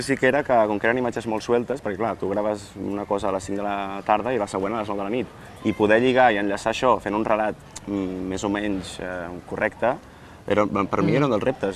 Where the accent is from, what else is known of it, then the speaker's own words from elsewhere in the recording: La Garriga, Catalonia, Spain; com va ser aquí a Sant Cugat o al meu poble, a la Garriga